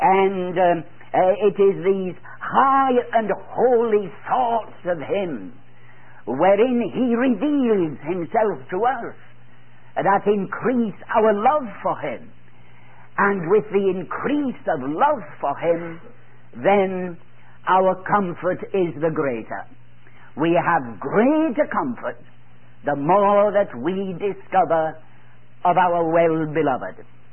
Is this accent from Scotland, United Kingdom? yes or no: yes; Scotland, United Kingdom; so bonny, as we Scottish people would say